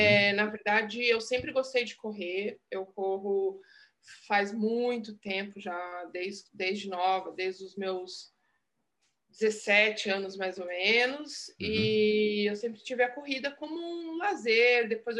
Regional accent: Curitiba, Paraná, Brazil; moved away as an adult; now in Portugal; hoje eu tenho 39 anos, eu sou brasileira, dá para perceber pelo sotaque. Eu sou da zona, sou da região sul do Brasil, de Curitiba. Vivo aqui em Portugal, vai fazer 4 anos.

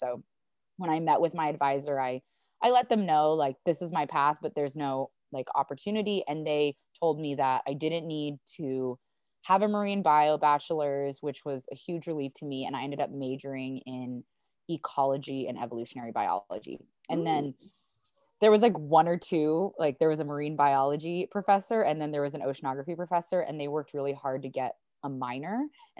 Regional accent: Phoenix, Arizona, United States; now in Hawaii, United States; But yeah, I grew up in Phoenix, Arizona, and my pronouns are she and her. And I ended up here. I'm based in Hawaii now

